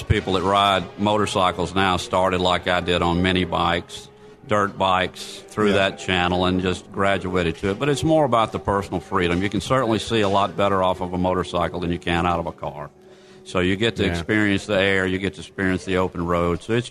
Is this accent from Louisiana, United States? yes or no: yes; New Orleans, Louisiana, United States; I grew up in New Orleans, so I love the city, and we've missed it quite a bit, and so we're glad to be home.